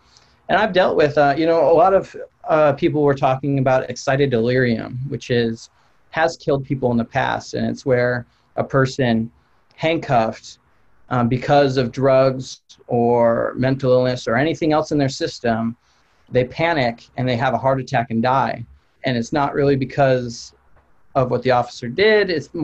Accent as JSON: {"language": "English", "country": "United States", "said": "I usually just tell them I'm an American. You know, that's my ethnicity, you know."}